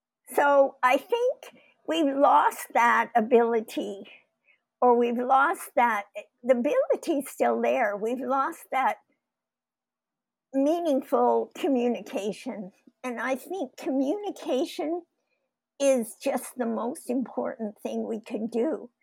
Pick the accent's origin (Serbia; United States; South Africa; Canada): Canada; I was in no mood to get up and say, oh, yes … from Canada, but it was too late.